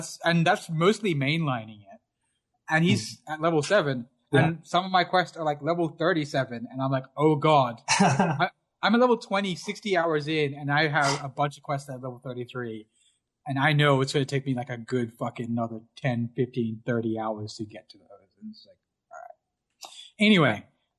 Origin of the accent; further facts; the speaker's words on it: Australia; I'm Australian.